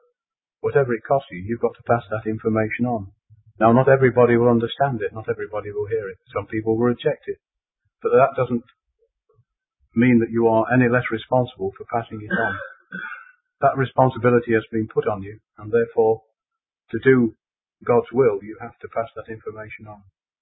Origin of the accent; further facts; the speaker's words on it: Aberdeen, Scotland, United Kingdom; One of the reasons I'm down here from Aberdeen is I came down here to see an exhibition